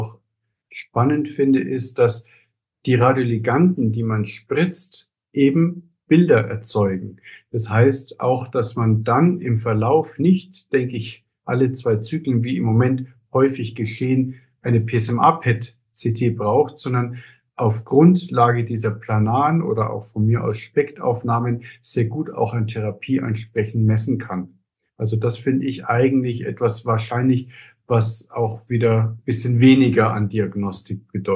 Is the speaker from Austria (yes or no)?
no; Bavaria, Germany; Ich bin übrigens nicht gebürtiger Hamburger, das wurde ich eingeführt, sondern komme ja auch aus Bayern, aus dem vom Chiemsee.